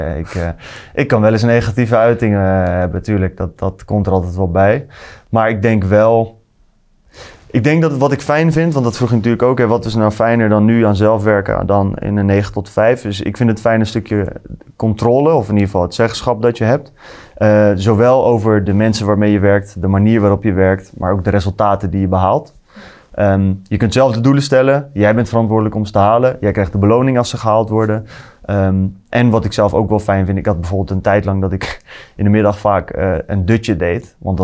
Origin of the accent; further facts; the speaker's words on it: Nieuwegein, Utrecht, Netherlands; Ik ben 26 jaar. Ik kom uit Utrecht. Ik kom echt uit Utrecht. Ik kom uit Nieuwegein. Dat is net geen Utrecht, maar ik snap wel dat hij gewoon Utrecht zegt.